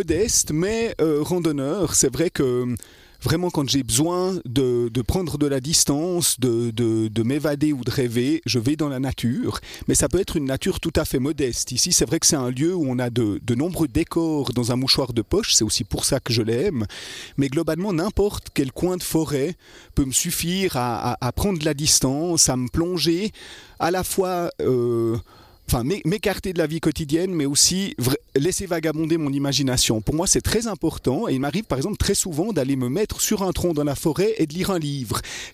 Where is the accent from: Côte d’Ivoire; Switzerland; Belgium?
Switzerland; Blonay, Vaud; Alors, je suis né dans la région. J'ai grandi à Blonay, dans la maison de mes parents qui habite toujours